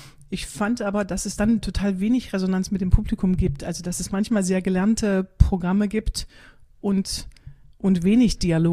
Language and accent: German; East Germany, Germany; meine Damen, meine Herren, ich bin eine Ossi, ich bin eine Frau